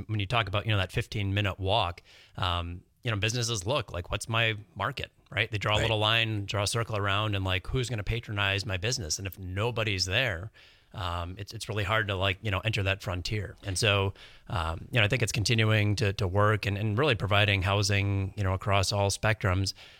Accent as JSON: {"language": "English", "town": "Appleton", "region": "Wisconsin", "country": "United States", "tie": "born or raised there", "said": "You know, as a child, I grew up in Appleton, and so I paid a visit to the mall as a child."}